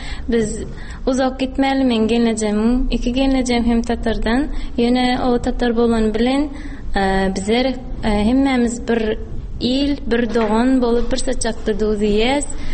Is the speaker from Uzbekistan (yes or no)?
no; Turkmenistan; Без Түркмәнстаннан келдек.